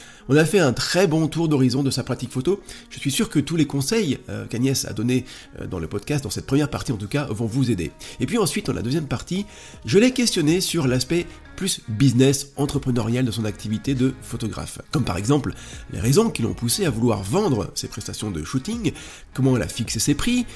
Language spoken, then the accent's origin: French; Roanne, Auvergne-Rhône-Alpes, France; born there; Moi, je suis né à Roanne, Loire 42, bon, c'est pas ouf, hein.